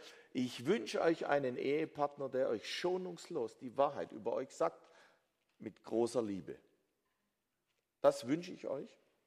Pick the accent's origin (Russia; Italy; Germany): Germany; Baden-Württemberg; Ich komme aus dem Nordschwarzwald, eine traumhafte Gegend zum Motorradfahren.